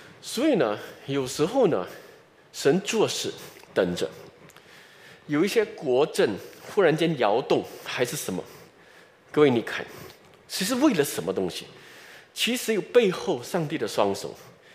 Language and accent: Chinese; Singapore; 然后呢我们新加坡哇经济很繁荣，哎，我们新加坡人是怎样